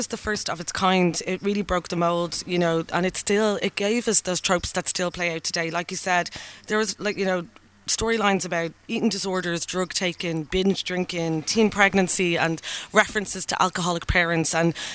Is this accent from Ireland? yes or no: yes; Ireland; And I think it blew our minds as an Irish audience. Like, it was so foreign to our way of life back then.